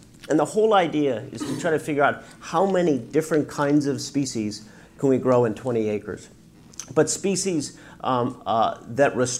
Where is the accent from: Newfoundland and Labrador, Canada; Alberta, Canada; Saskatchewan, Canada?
Newfoundland and Labrador, Canada; But so I was born and raised in Newfoundland. I dropped out of high school when I was 14, and headed out to sea.